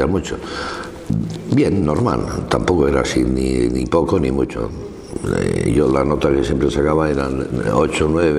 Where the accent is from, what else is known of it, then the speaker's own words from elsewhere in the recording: Novelda, Valencian Community, Spain; Luego vino un cura ahí a mi pueblo, a Novelda